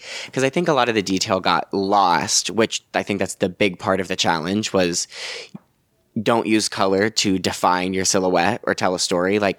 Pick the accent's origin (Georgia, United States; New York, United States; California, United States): New York, United States; I've lived in New York my whole life. I'm a New Yorker.